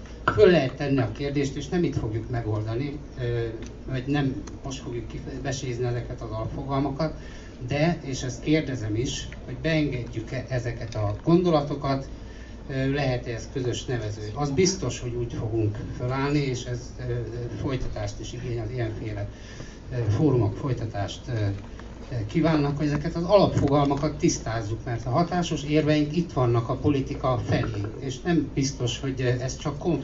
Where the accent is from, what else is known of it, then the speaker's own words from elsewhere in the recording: Debrecen, Hajdú-Bihar, Hungary; Életszerűen a helyzet az, hogy egy vidéki nagyvárosban, mint ahonnan jövök Debrecen, egy színház van, és az több, mint csak egy jó művész színház.